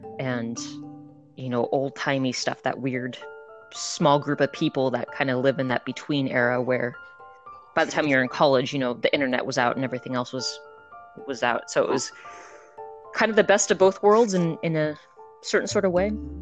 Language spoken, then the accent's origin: English; United States; moved away as an adult; now in Scotland, United Kingdom; So I am originally from America, obviously. I moved to Scotland because my husband is Scottish about 3 years ago.